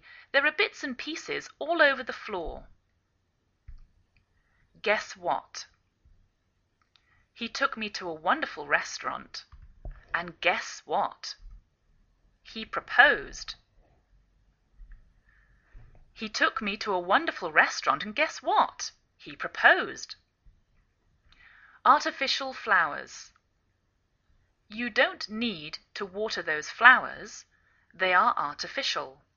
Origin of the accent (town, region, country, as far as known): England, United Kingdom; now in United States